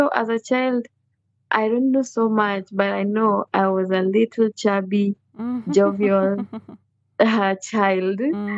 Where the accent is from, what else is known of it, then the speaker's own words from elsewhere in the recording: Migori, Migori County, Kenya; But I was born and raised in Migori with two teachers.